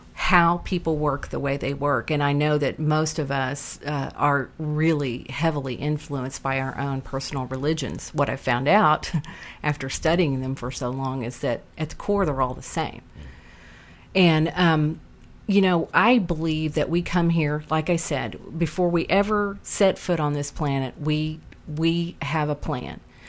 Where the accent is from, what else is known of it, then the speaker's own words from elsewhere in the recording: Oklahoma, United States; And, you know, I grew up in Oklahoma.